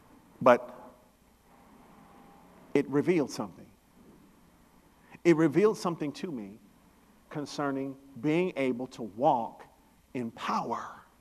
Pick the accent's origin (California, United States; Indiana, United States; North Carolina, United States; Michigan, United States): California, United States; Oakland; So, when I grew up, I grew up in Oakland.